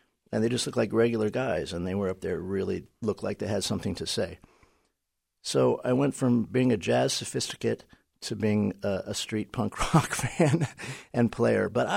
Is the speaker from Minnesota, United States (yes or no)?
no; Indianapolis, Indiana, United States; I came from Indianapolis, Indiana.